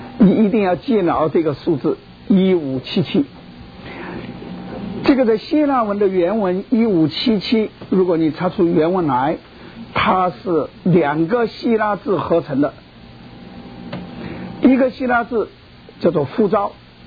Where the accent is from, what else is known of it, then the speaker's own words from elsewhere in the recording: China; 这是我们中国人翻译的时候给他加上一个教会